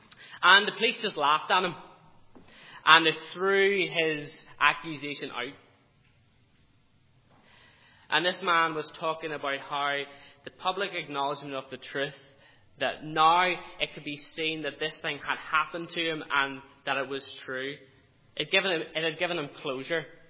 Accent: Northern Ireland, United Kingdom; When I grew up in Northern Ireland, I didn't grow up in a Christian home.

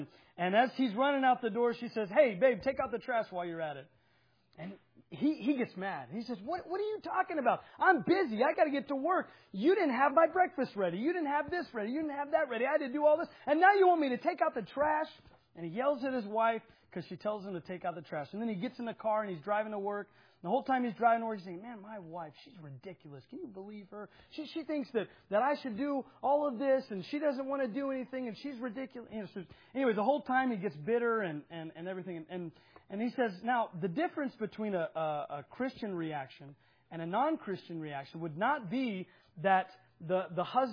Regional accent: Oklahoma, United States; All right, yeah, I'm from Oklahoma. We don't even know, so we just make up stuff.

